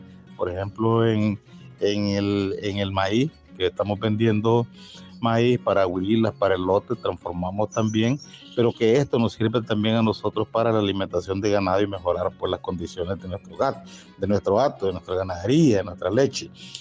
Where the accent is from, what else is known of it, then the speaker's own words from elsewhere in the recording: Nicaragua; soy del municipio de Nayinea, del departamento de Celaya Central.